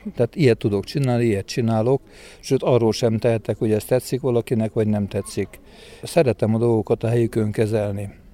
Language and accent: Hungarian; Veszprém, Veszprém County, Hungary; born there; tehát én már Veszprémben születtem, de nagyon sok szál költ vissza Debrecenhez, és hát reformátusnak vagyok köröztölve.